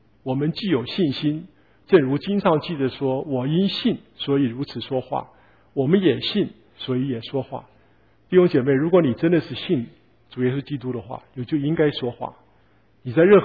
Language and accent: Chinese; Hunan, China; 像我是湖南人，湖南人是骡子脾气